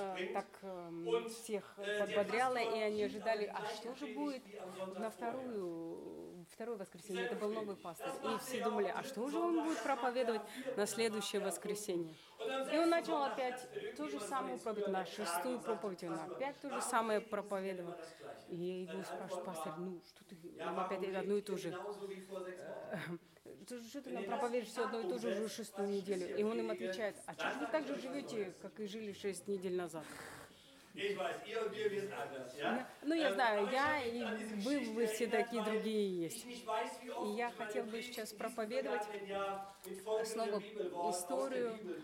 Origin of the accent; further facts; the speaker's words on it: East Germany, Germany; Я вырос в Восточной Германии